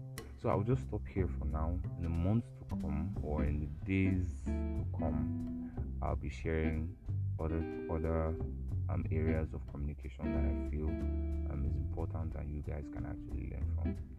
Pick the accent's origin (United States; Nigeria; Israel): Nigeria; accent: Nigerian; I just behaved myself and humbled myself and spoke my Nigerian accent, and we got going.